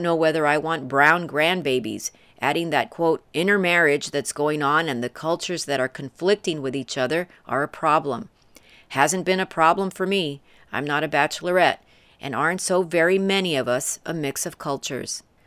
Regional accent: United States; Full disclosure, I'm Hispanic. I'm an American of Mexican descent. Mexico is a Spanish-speaking country. I speak Spanish. I was born in the United States.

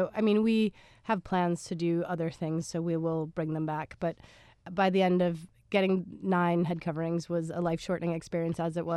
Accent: Massachusetts, United States; now in Scotland; And it turns out we're both from the Berkshires.

